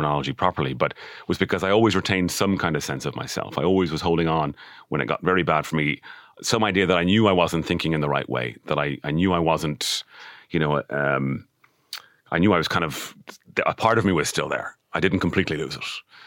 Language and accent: English; Dublin, Leinster, Ireland; And I was the only one from Dublin, and I was from Dublin 4.